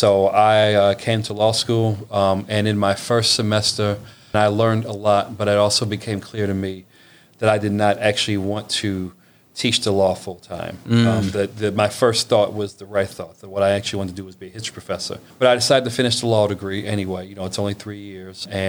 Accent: Tuskegee, Alabama, United States; And my grandmother was an alum of Tuskegee University and was on the alumni board. So I grew up on that campus in a sense.

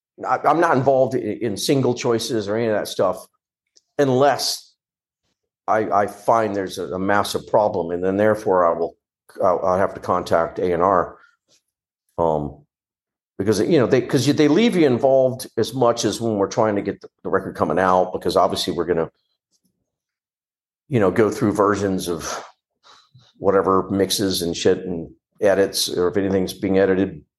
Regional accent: Louisiana, United States; I'm from Louisiana, man. I got a lot of fucking friends that are fucking nuts.

